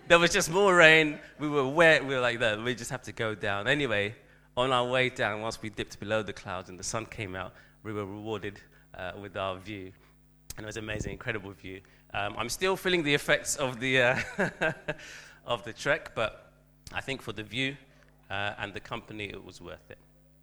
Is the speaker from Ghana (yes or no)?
yes; Ghana; I remember growing up in Ghana, and my grandma always made sure we were, we looked, you know, sharp, especially for school.